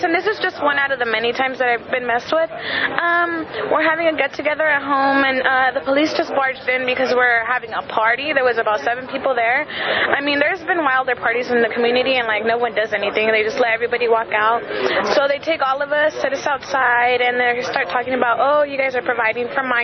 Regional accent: Salinas, California, United States; And I think that's just me growing up in Salinas and seeing that.

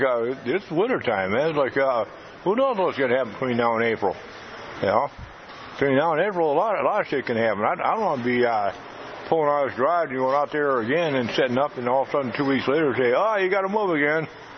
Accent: Michigan, United States; now in Kansas City, United States; I'm from Michigan, and I've been in Kansas City now for 4 years.

